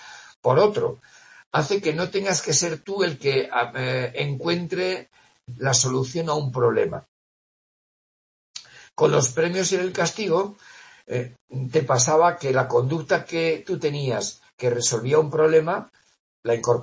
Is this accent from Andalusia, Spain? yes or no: no; Navarre, Spain; Como yo soy de Navarra, pues a mí me enseñaron a hacer ajuarriero.